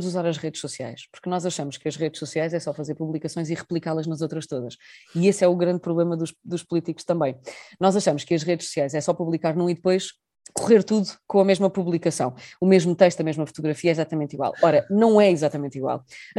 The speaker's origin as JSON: {"language": "Portuguese", "country": "Portugal", "lives_now": "Brussels, Belgium", "said": "Eu neste momento estou em Bruxelas, mas sou português, obviamente, tenho uma cultura diferente"}